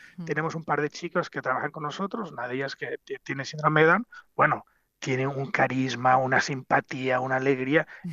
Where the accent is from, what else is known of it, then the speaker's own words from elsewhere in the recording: Barcelona, Catalonia, Spain; tanto Luis Roger, que es el chef socio nuestro, y yo somos de Barcelona